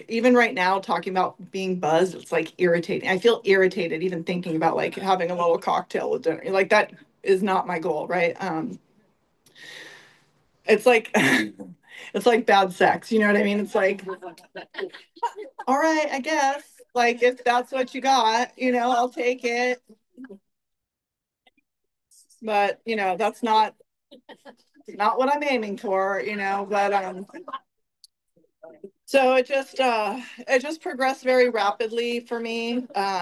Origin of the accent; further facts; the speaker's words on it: Santa Ana, California, United States; I grew up in Orange County, in the beautiful city of Santa Ana.